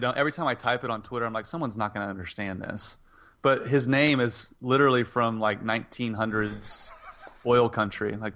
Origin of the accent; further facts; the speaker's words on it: Oklahoma, United States; Like, I talk very similarly, just not as exaggerated as him, because I'm from Oklahoma as well.